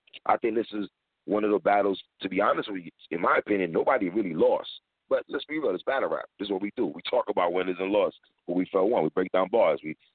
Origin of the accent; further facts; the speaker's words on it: Utah, United States; just because I'm from Utah, you from Cali, you know, don't think you know me.